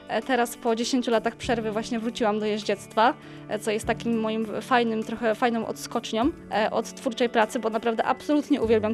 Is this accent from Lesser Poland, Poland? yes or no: no; Gdynia, Pomeranian Voivodeship, Poland; Ja nie jestem urodzoną w Gdyni, gdynianką rodowitą, no ale całe moje życie jednak gdzieś tutaj się kręci wokół Gdyni. Tutaj chodziłam do liceum, teraz tutaj mieszkam, mam tutaj przyjaciół.